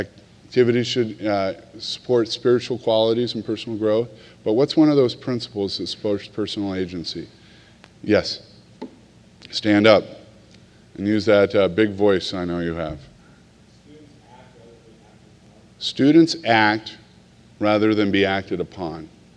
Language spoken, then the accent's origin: English; Scottsdale, Arizona, United States; the Scottsdale Progress, where I grew up in Arizona